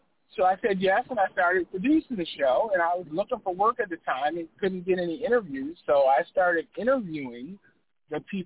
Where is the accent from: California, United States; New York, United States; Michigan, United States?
Michigan, United States; Detroit; also born or lived in Boston; I was born in Detroit, relocated to a small town in Boston for my first 2 years of high school, then relocated back here to Grand Blanc where I graduated.